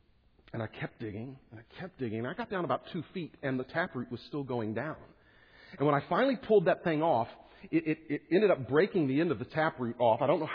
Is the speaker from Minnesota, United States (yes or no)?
no; Texas, United States; I grew up in Texas and then moved to Kansas, and in both places they have lots of cottonwood trees.